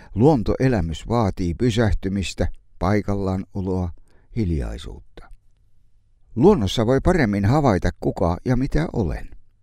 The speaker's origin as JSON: {"language": "Finnish", "town": "Helsinki", "region": "Uusimaa", "country": "Finland", "tie": "born or raised there", "said": "Kotikaupunkini Helsinki on Suomenlahden helmi."}